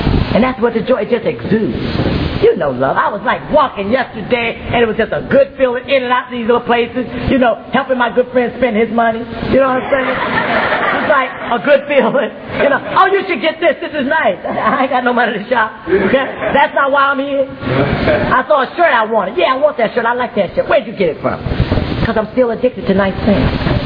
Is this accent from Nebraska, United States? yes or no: no; Florida, United States; I'm talking about growing up in South Florida where the coldest it gets is like 50 degrees